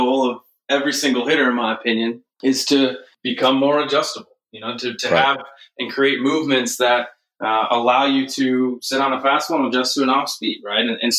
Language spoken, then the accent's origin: English; Chicago, Illinois, United States; but in terms of my background, man, I grew up in the Chicagoland area.